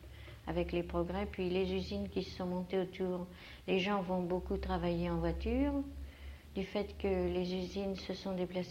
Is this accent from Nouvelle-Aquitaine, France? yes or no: no; Orléans, Centre-Val de Loire, France; born there; Je suis née à Orléans, mais je suis là depuis 39.